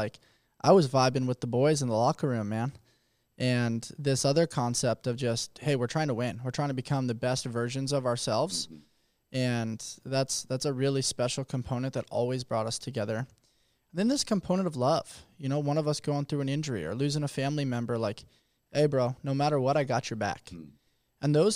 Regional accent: Los Angeles, California, United States; we're both from Los Angeles, you being from Santa Monica, me being from the San Fernando Valley

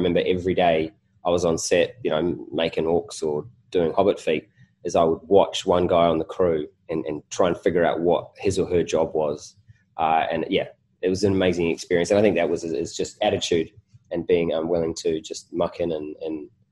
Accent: Sydney, New South Wales, Australia; I grew up in Sydney, Australia, with my brother

